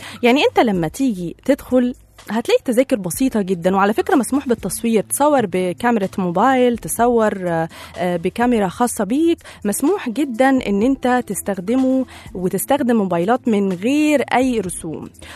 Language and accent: Arabic; Egypt; ودايما يا رب بلدنا مصر تبقى اعظم البلاد وانجحها